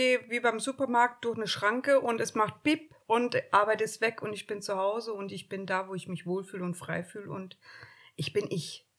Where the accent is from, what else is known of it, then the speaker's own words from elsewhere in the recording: Cologne, North Rhine-Westphalia, Germany; born there; now in Sylt, Germany; Gebürtig bin ich aus Köln.